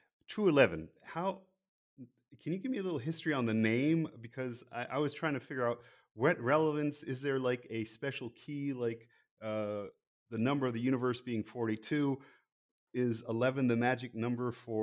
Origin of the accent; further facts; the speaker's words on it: United States; I call it soccer. I'm American.